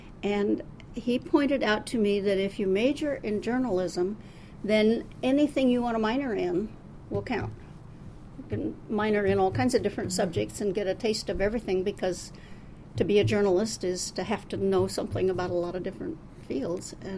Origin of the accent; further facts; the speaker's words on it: Des Moines, Iowa, United States; I was born and raised in Des Moines. And attended public schools here, and then attended Drake University while I was still living at home.